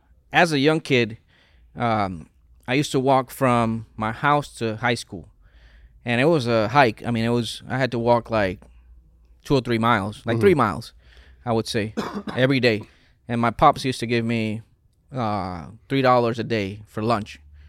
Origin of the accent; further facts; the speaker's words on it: Puerto Rico; English is a second language; moved away as an adult; I'm an island boy. I'm coming from Puerto Rico.